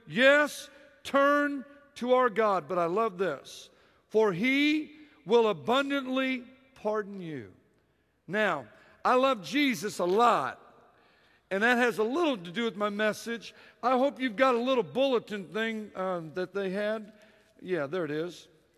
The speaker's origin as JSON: {"language": "English", "town": "San Antonio", "region": "Texas", "country": "United States", "said": "I am from San Antonio, Texas, home of the world champion San Antonio Spurs."}